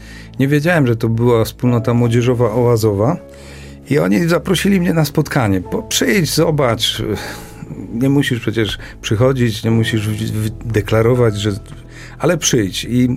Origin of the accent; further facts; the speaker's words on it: Katowice, Silesian Voivodeship, Poland; Pochodzę z Katowic, grałem w GKS-ie Katowice